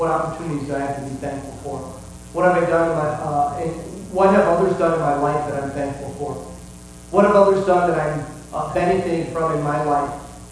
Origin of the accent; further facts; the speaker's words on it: Rockford, Illinois, United States; accent: Chicago; don't think they'll know about Rockford, I'll just say, I'm from Chicago. You know? That's where that accent came from.